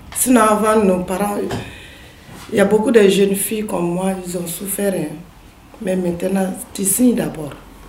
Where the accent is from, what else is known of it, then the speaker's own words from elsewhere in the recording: Mali; Chez nous, au Mali